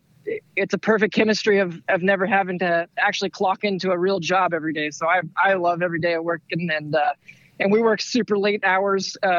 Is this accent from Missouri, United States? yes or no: yes; Missouri, United States; So I'm from the Midwest, from Missouri. So there's a lot of dirt racing there, not much asphalt.